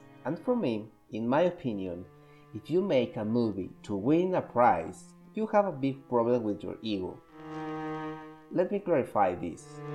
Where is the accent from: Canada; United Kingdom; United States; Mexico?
Mexico; English is a second language; As you know, I'm from Mexico, and currently, I live in Mexico.